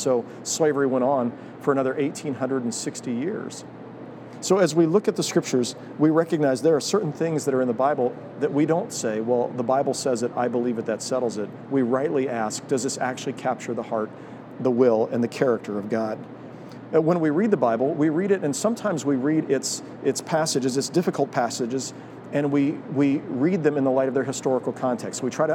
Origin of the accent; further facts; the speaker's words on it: Prairie Village, Kansas, United States; I grew up in Prairie Village, and in the late 1960s, the 1970s, the early 1970s, as I was growing up in Prairie Village